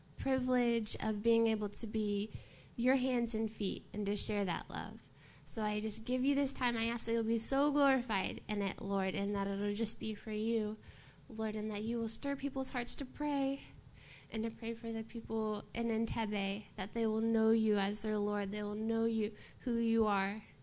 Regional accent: Houston, Texas, United States; I'm from Houston

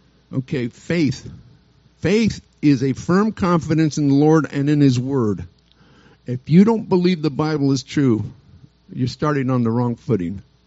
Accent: United States; We see America. I was raised in America, born in 47. The war just ended. I was baby boomer. It was a different country then.

